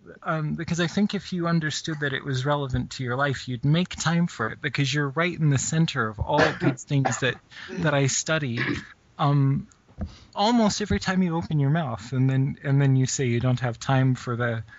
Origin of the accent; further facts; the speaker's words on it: Calgary, Alberta, Canada; now in Toronto, Canada; I live in Toronto. And I was raised in Western Canada in the Calgary area, which is where I met Ducky because we went to high school together.